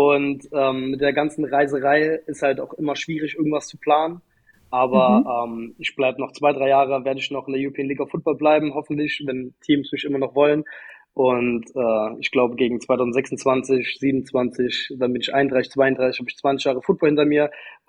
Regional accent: Saarbrücken, Saarland, Germany; Ich bin da groß geworden, aufgewachsen, irgendwann will ich auch nochmal zurück zu den Salant Hurricanes, das ist meine Heimat hier in Saarbrücken.

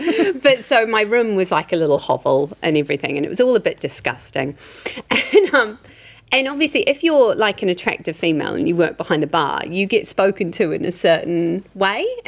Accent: Birmingham, West Midlands, United Kingdom; also born or lived in New Zealand; I'm actually from Birmingham. So I lived in New Zealand. I went to uni in New Zealand and everything like that.

